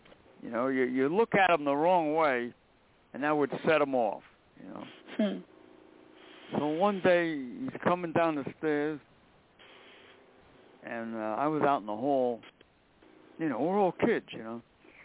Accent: Brooklyn, New York, United States; I grew up in Brooklyn

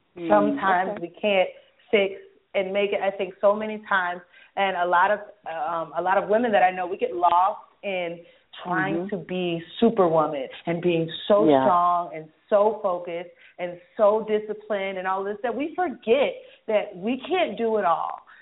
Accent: Detroit, Michigan, United States; I grew up in Detroit, and I looked up to all these amazing people

